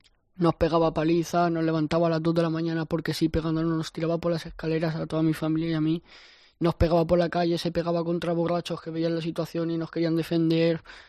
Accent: Valencian Community, Spain; Sí, me lo puse porque soy valenciano y ahí se dice mucho nano, tete

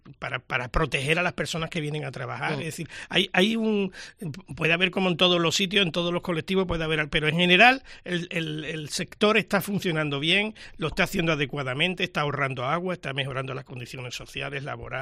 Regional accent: Andalusia, Spain; los onubenses

